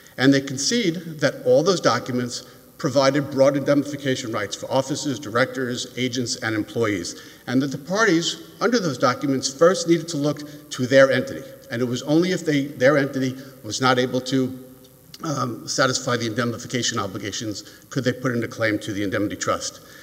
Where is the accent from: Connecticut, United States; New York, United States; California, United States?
New York, United States; Well, I'm from New York. I do talk fast.